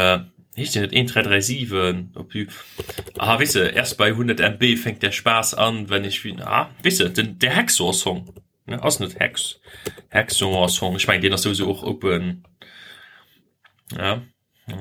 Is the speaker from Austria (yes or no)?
no; Switzerland; was für ein richtiger Eislick als Schweizer ist, halt kein Eislick.